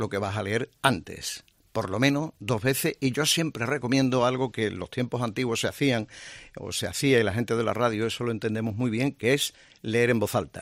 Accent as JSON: {"language": "Spanish", "town": "Seville", "region": "Andalusia", "country": "Spain", "also_born_or_lived": "Madrid", "said": "Yo soy sevillano. He trabajado, como nos pasa a los periodistas y a ti, pues mucho tiempo en Madrid."}